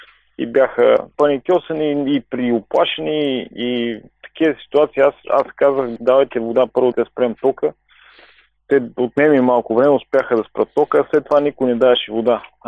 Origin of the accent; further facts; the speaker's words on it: Burgas, Burgas Province, Bulgaria; Аз съм от Бургас по принцип. Там повярвах в Бог. Започнах да посещавам православна църква. Ходих, покланях се в местната църква там близо до нашия блок. Преди 8 години. Сега съм на 38, навърших 38